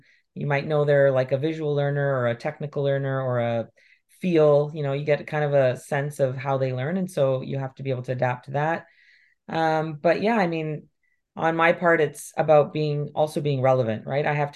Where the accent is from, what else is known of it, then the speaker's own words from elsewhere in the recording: Ontario, Canada; also born or lived in Vancouver; Few people that knew me when I was in Vancouver, because I grew up in Ontario